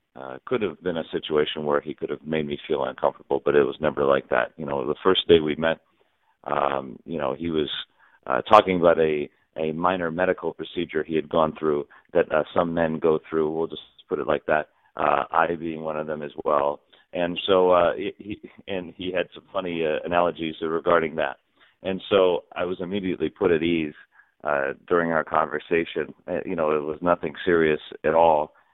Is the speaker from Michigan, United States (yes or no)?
yes; Detroit, Michigan, United States; I would practice, I grew up in Detroit, so we'd have the Tigers games on TV